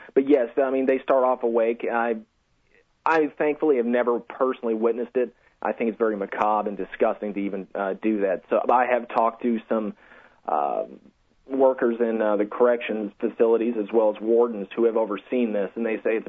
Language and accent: English; Georgia, United States; But each state is different, and you can see Georgia, my home state, actually recently they ran out of the death penalty drug